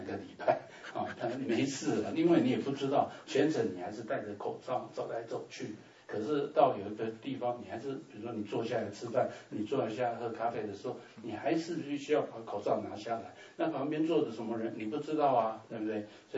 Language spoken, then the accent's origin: Chinese; Taipei, Taiwan; moved away; 那其实虽然我是在台湾长大，但是坦白讲，除了台北地区以外，除了台北我通通不认识